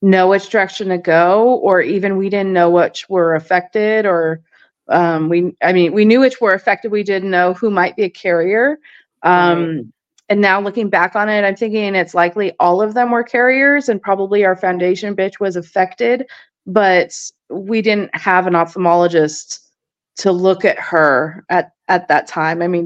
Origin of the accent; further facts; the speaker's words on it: Alaska, United States; I didn't mention, but I grew up in Alaska. So small shows, small dog community.